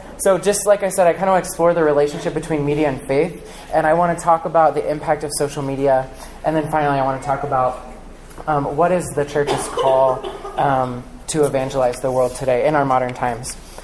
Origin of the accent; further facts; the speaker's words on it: Missouri, United States; I grew up in Missouri, and I attended the University of Missouri in Kansas City